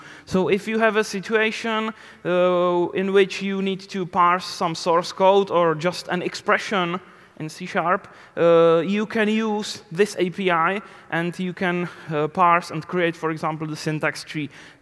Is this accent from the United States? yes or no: no; Czechia; I came from the Czech Republic